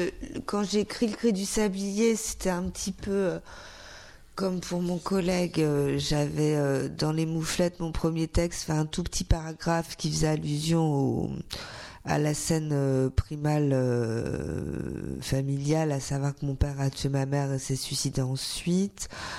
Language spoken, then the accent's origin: French; Sartrouville, Île-de-France, France; j'ai été élevée à Sartrouville et que je ne parle pas français.